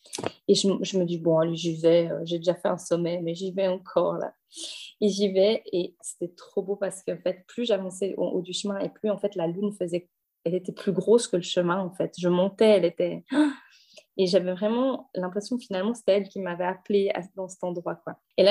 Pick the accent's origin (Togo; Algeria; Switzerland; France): Switzerland; Donc, chez nous, en Suisse, c'est totalement légal, hein.